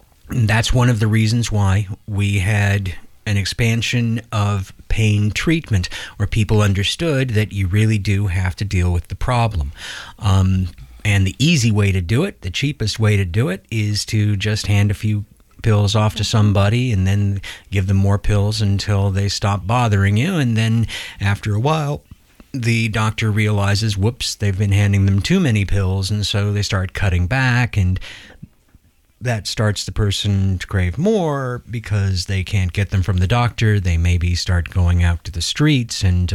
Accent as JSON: {"language": "English", "region": "Iowa", "country": "United States", "tie": "born or raised there", "said": "When I was growing up in Iowa, those were things that we took, we just took for granted"}